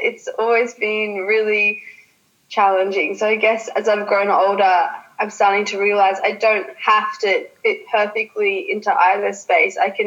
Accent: Australia; growing up in Australia, I have had to experience loss both in my Australian community and in my Iranian community

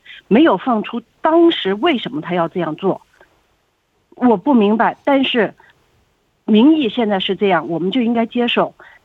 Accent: Guangdong, China; moved away as an adult; now in Australia; 我是从头到尾都有跟踪的，因为我是广东人。

